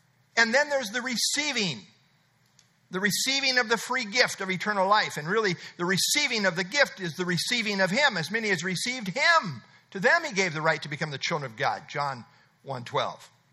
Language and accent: English; Nebraska, United States; also born or lived in Iowa; I was born and raised in Nebraska, you understand. I've lived in Iowa most of my life, but I was born and raised in Nebraska, so I kind of root for both sides.